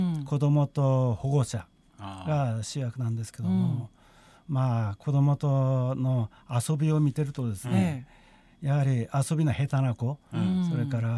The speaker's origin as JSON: {"language": "Japanese", "region": "Hokkaido", "country": "Japan", "lives_now": "Kanuma, Japan", "said": "よろしくお願いします、はい、まあ、現在私は鹿沼市に住んでおりますが、はい、出身は北海道です。"}